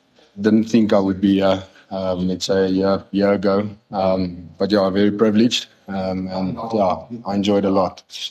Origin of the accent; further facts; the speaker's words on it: Kimberley, Northern Cape, South Africa; We grew up there in around Kimberley. My dad, they farm. So been on the farm my whole life. Then went to primary school in Kimberley